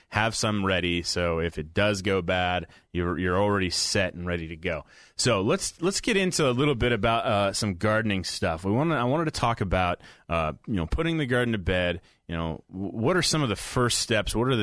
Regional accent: Portland, Oregon, United States; I grew up in Portland, so it's like it was raining all my life pretty much.

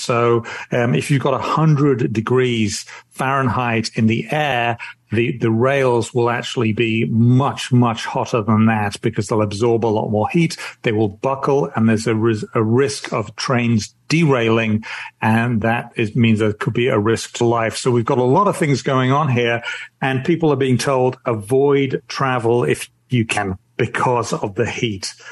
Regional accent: United Kingdom

